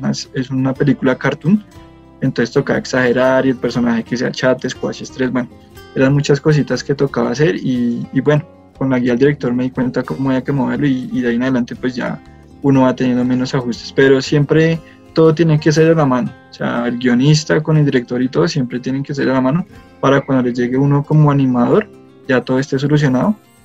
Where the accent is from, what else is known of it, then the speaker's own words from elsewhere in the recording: Mexico; yo soy una mexicana.